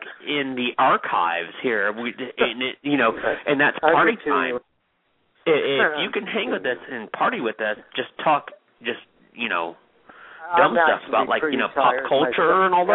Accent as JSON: {"language": "English", "region": "Ohio", "country": "United States", "said": "I mean, yeah, I'm not from Illinois. Trust me. I'm an Ohio boy."}